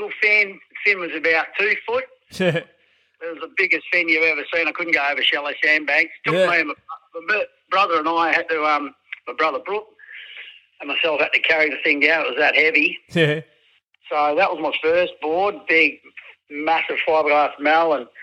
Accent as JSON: {"language": "English", "town": "Perth", "region": "Western Australia", "country": "Australia", "tie": "born or raised there", "said": "I was born in Perth, West Oz."}